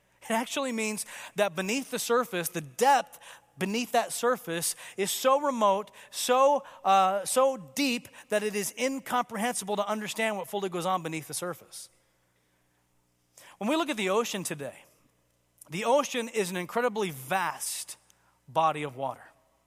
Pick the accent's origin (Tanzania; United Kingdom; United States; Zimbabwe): Tanzania; I grew up in Tanzania, East Africa